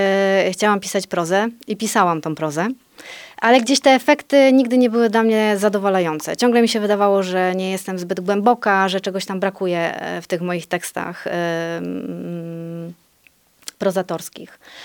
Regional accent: Częstochowa, Silesian Voivodeship, Poland; pochodzę z Częstochowy, rymy częstochowskie są wszystkim znane dobrze.

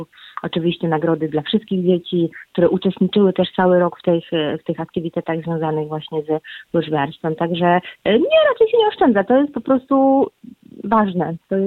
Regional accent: Łódź, Łódź Voivodeship, Poland; now in Norway; My mówimy po norwesku ute, bo ja pochodzę z Polski, z Łodzi. My mówiliśmy na dworzu, tak, a w Norwegii mówimy ute

